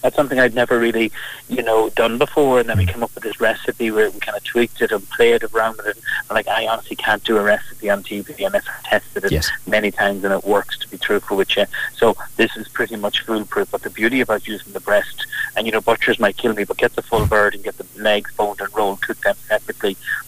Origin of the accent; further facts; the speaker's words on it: Cavan, Ulster, Ireland; Well, I am from Cavan, you know, and we're very generous up our part of the world.